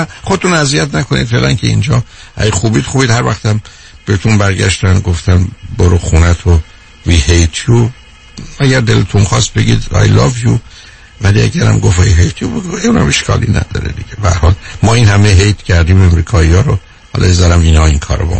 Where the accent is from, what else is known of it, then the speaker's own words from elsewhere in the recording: Iran; پس من به عنوان یه ایرانی مدعی هستم